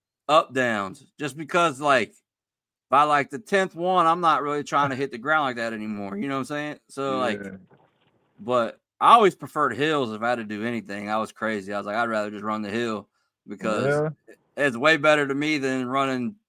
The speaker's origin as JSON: {"language": "English", "town": "Harrisonburg", "region": "Virginia", "country": "United States", "said": "I'm from Harrisonburg, Virginia, originally. So I went to this little school called Broadway High School."}